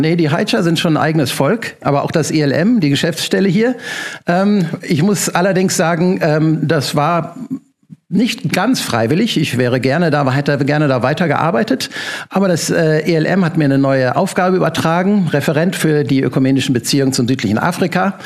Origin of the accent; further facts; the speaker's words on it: Durban, KwaZulu-Natal, South Africa; German is a second language; ich bin auch Südafrikaner. Ich bin geboren in Durban, der Hafenstadt Durban, aufgewachsen, meine Schullaufbahn dort verbracht, habe in Deutschland studiert und bin dann wieder zurück in die Heimat.